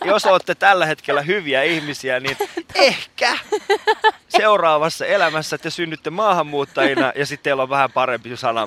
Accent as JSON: {"language": "Finnish", "country": "Iran", "said": "mä oon iranilainen"}